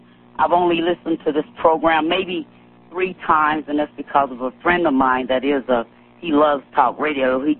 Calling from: Missouri, United States; I'm calling from Missouri.

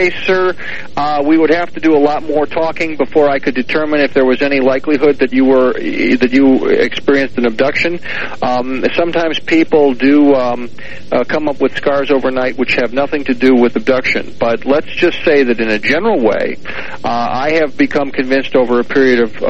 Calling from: Allentown, Pennsylvania, United States; Allentown, Pennsylvania.

